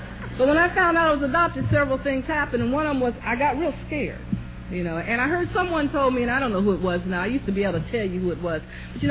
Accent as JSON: {"language": "English", "town": "Columbus", "region": "Ohio", "country": "United States", "tie": "born there", "said": "I'm 52 years old. I was born in Columbus, Ohio. I swore I'd never go back to Columbus. Been back there 29 years."}